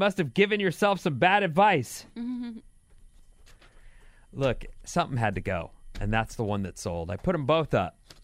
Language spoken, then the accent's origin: English; Watsonville, California, United States; I grew up in Watsonville, 5 minutes to the beach.